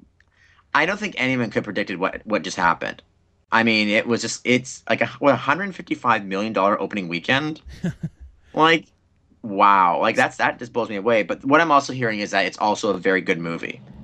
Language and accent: English; Minto, Manitoba, Canada; When I grew up in Minto, Manitoba, because it was a school of like 40 kids.